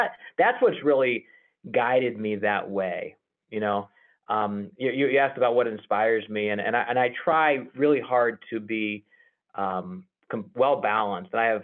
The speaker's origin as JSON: {"language": "English", "town": "Youngstown", "region": "Ohio", "country": "United States", "said": "I'm from Youngstown, Ohio, and I still work in Youngstown, Ohio."}